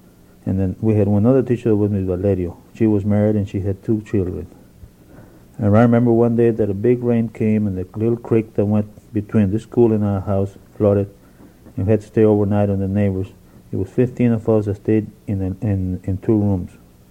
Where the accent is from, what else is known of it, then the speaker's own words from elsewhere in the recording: La Rosita, Texas, United States; also born or lived in San Diego, Texas; I was born in San Diego while my father was working as a while they were making the highway between Laredo and Corpus Christi, and I attended school in my early childhood in La Rosita, which is a community of about 60 people.